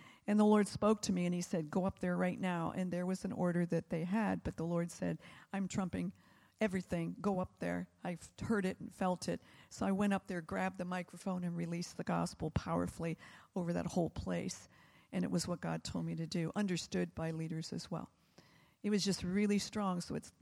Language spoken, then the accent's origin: English; United States; Hey, I'm from America.